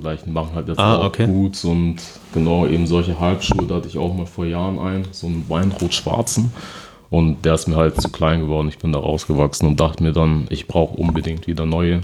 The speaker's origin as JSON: {"language": "German", "town": "Munich", "region": "Bavaria", "country": "Germany", "tie": "born or raised there", "said": "ich bin ein gebürtiger Münchner, wurde hier geboren"}